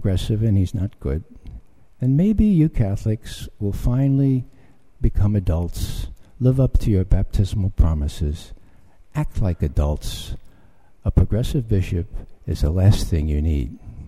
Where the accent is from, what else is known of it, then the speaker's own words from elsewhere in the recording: Ireland; Well, it leaves me really angry. Really angry. I'm Irish, and that doesn't help.